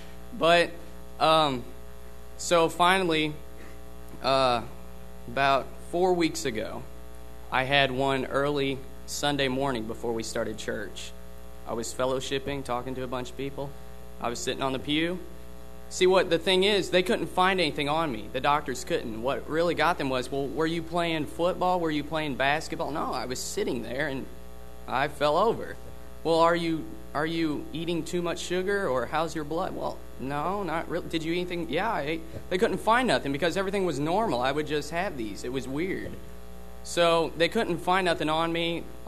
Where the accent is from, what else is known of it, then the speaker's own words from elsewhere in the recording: Godfrey, Illinois, United States; I come from Godfrey, Illinois.